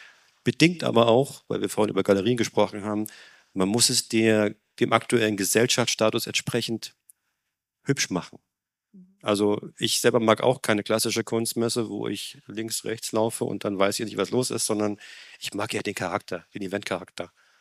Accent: East Germany, Germany; ich komme aus Ostdeutschland

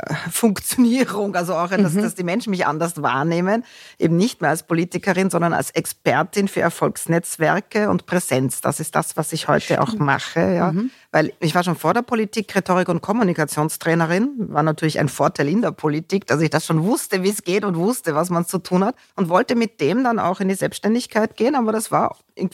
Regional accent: Graz, Styria, Austria; ich bin waschechte Grazerin, also in Graz geboren. Auch wenn viele mich dann immer fragen … warum sprichst du so Deutsch? Wir haben nie Dialekt so ausgesprochen. Und jetzt kommt sozusagen erschwerend dazu, dass ich mit einem Deutschen verheiratet bin.

